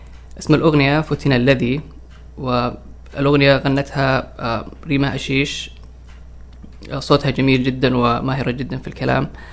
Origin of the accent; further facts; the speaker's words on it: Saudi Arabia; now in Seattle, United States; I'm from Saudi Arabia.